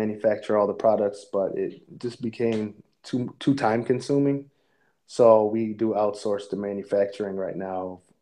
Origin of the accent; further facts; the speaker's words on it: Connecticut, United States; now in Michigan, United States; I was raised on the East Coast of the U.S. in Connecticut, and so I moved here a while back and haven't left yet, so here I am.